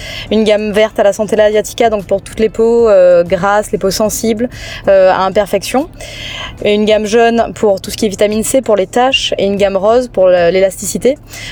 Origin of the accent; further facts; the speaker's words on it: Guadeloupe; born there; Je suis née en Guadeloupe et j'avais vraiment envie de préserver mon île.